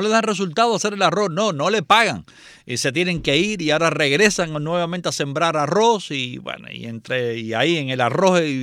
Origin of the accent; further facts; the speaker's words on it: Guanabacoa, Havana, Cuba; born there; Mira, Guanabacoa, que es donde yo nací.